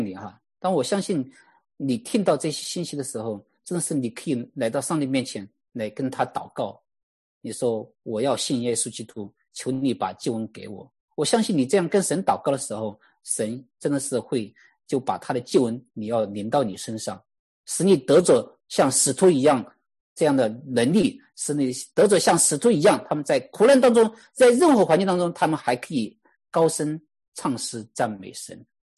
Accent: Sichuan, China; moved away; 因为我自己是出生在那个四川一个非常偏远的一个山村里面。

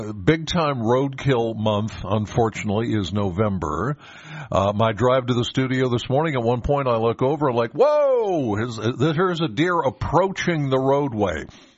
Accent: Penns Valley, Pennsylvania, United States; again, I'm from Penns Valley.

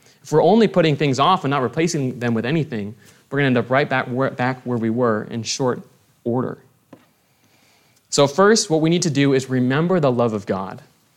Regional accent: Midwest, United States; Growing up in the Midwest, don't get a lot of fresh citrus, right?

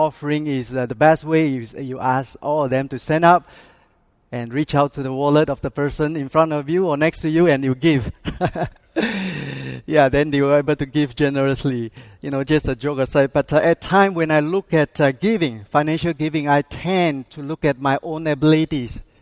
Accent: Malaysia; born there; English is a second language; also born or lived in Singapore; Yes, I was born in Malaysia. And I live about 20 years in Singapore

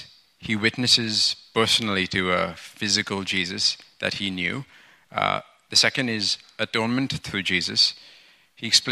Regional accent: India; now in London, United Kingdom; I'm from India. I've been a part of Antioch for as long as I've been in London, which is over 10 years now.

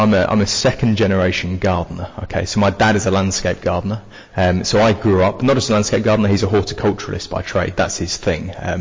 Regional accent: Cambridge, East of England, United Kingdom; So my parents are both from North London, but I am not from North London. I'm from Cambridge, is where I'm from. But I've got bits of Essex, bits of North London, bits of Rotherham and bits of Lincolnshire by now.

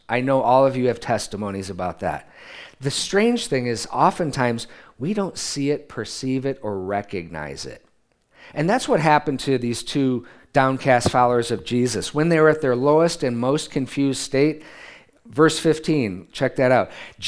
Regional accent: United States; I'm an American. I want to know how everything works, right?

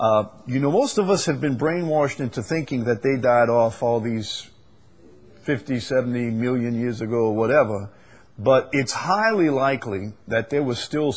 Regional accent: Chalmette, Louisiana, United States; But then again, I'm from Chalmette, and there's some things were incomprehensible to us, you know, like ballet and opera, and I never learned to appreciate those things.

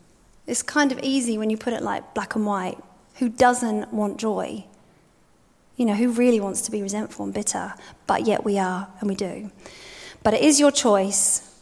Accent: New Zealand; accent: New Zealand; they started whipping me because I had a New Zealand accent. They're trying to whip out my accent. Just speak more British. You sound ridiculous, foreigner. Go home, go to your own country.

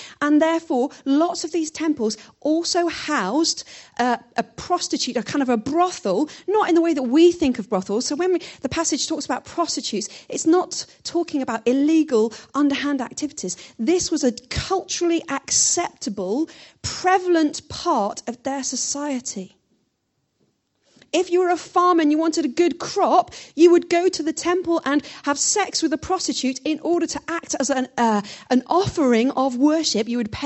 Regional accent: United Kingdom; We're British.

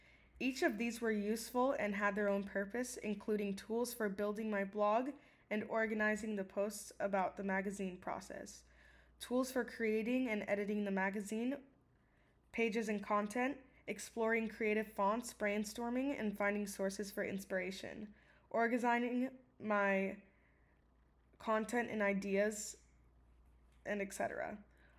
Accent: Miami, Florida, United States; I was born here in Miami and moved for 3 years to Los Angeles, California. When I came back, I felt I found myself falling in love with the city

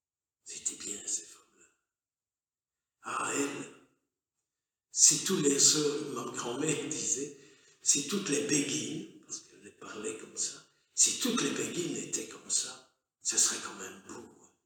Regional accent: Braine-l'Alleud, Wallonia, Belgium; Je suis originaire de Braine-l'Alleud.

